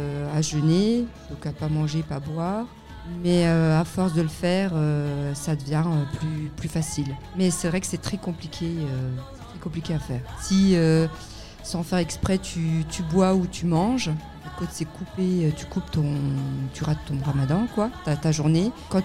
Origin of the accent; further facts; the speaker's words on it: Algeria; donc moi je suis algérienne